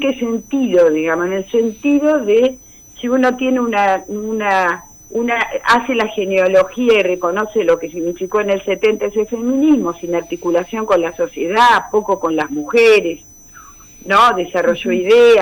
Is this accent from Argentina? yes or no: yes; Argentina